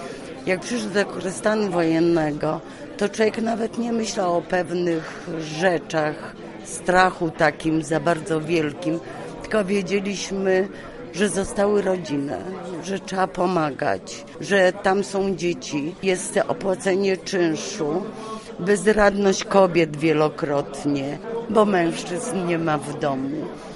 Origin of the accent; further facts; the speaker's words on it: Chełm, Lublin Voivodeship, Poland; jestem z Chełma.